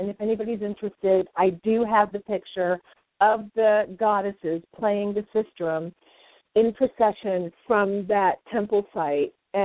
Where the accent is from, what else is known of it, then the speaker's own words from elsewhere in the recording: United States; I was really there just kind of walking along as an American woman in Egypt